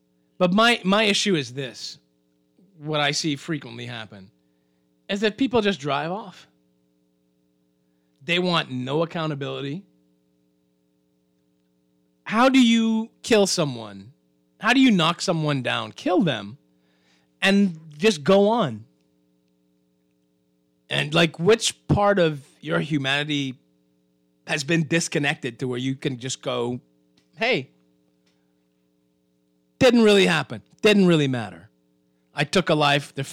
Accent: Eleuthera, Bahamas; I'm from Eleuthera.

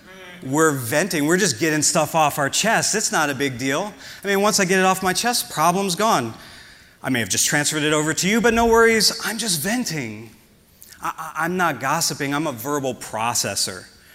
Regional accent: Wisconsin, United States; I'm from Wisconsin, and we invent stuff like that to keep us from dealing with our feelings.

